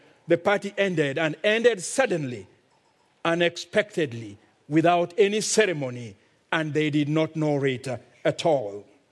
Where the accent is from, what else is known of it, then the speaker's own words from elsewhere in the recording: Kenya; accent: Kenyan; And I do hope that you'll get used to my strange Kenyan accent.